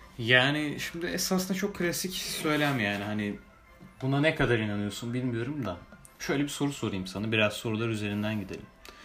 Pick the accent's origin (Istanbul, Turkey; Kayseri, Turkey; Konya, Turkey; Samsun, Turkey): Istanbul, Turkey; ikimiz de doğma büyüme İstanbul'da.